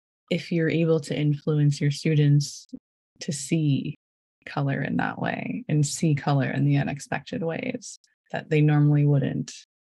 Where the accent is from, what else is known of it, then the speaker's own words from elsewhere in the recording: Indiana, United States; I'm from Indiana as well